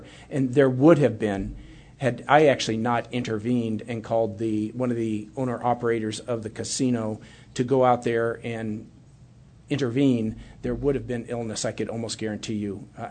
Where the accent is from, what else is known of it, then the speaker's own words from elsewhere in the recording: Kansas City, Missouri, United States; they came from major places in my hometown of Kansas City, where barbecue is king, to Tennessee and other places.